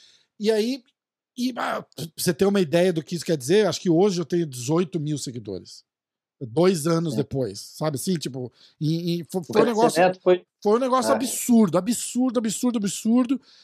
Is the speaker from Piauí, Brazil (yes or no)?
no; São Paulo, Brazil; Eu sou de São Paulo também.